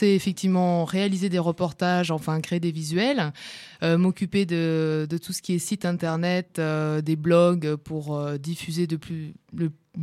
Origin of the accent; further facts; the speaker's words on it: Lyon, Auvergne-Rhône-Alpes, France; now in Montpellier, France; oui, donc moi je viens de Lyon. Je suis arrivée ici à Montpellier où j'ai fait mes études en photographie.